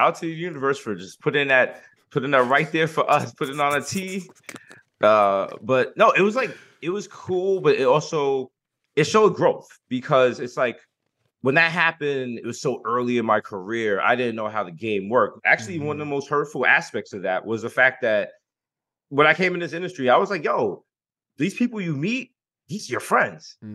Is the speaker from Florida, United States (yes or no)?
no; Bronx, New York, United States; at the end of the day, I'm a guy from the Bronx. I'm always going to be a guy from the Bronx.